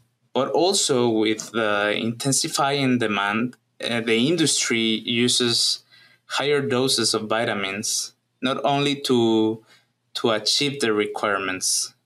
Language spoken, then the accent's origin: English; Mexico; English is a second language; now in United States; I'm from Mexico, where I studied my undergraduate bachelor on veterinary medicine